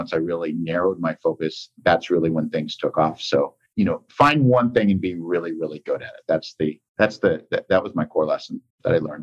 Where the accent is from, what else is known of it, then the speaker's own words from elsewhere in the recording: San Francisco, California, United States; also born or lived in San Diego, United States / Los Angeles, United States; I've been a Californian my whole life. I grew up in San Francisco, school in San Diego, and landed in LA.